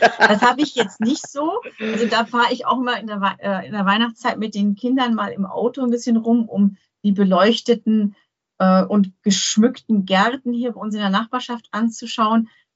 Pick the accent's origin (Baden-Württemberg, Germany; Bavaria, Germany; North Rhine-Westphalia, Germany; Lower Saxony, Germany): Bavaria, Germany; ich bin ja aus Bayern. Und in Bayern, da ist ja eigentlich das üblich